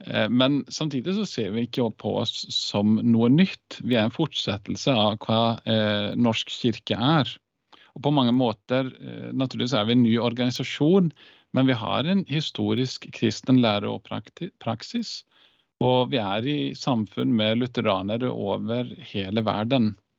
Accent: Iceland; moved away as an adult; now in Norway; jeg hatt svenske, født og oppvokst på Island, bodde i Norge siden jeg var 21

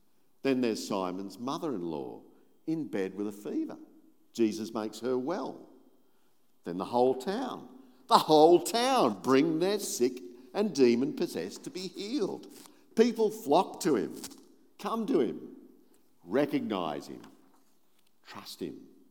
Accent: Campbelltown, New South Wales, Australia; Now, I remember growing up in Campbelltown and going to the show one year

